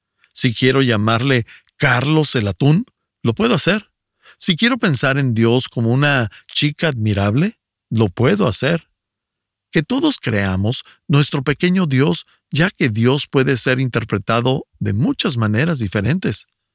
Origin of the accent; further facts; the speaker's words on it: Ecuador; soy del Ecuador.